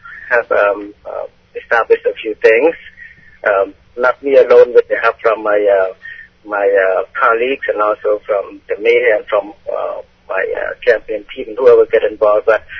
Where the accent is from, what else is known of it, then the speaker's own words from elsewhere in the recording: Cambodia; I was born in Cambodia, and I have lived through the Cambodia's killing fields from 1975 to 1979.